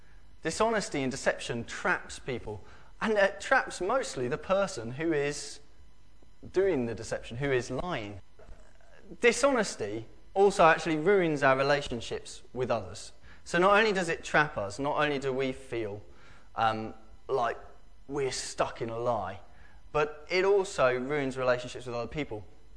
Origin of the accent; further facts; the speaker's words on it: Pembury, South East England, United Kingdom; born there; I'd been born in Pembury in Tunbridge as well.